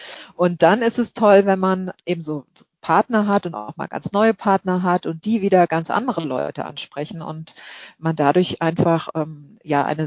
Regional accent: Berlin, Germany; now in Sydney, Australia; mir persönlich als Berlinerin

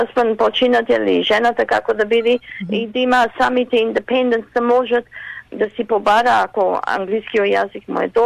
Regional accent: Buf, Western Macedonia, Greece; Тие дури знаат дека јас сум и од Буф. Са ги научив, јас сум буфчанка македонка.

